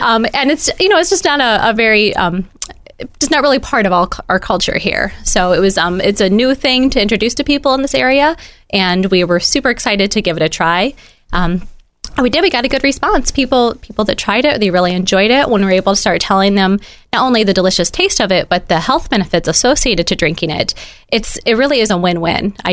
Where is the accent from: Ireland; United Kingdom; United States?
United States; Midwest; And, you know, I grew up in the Midwest, but not as a farmer.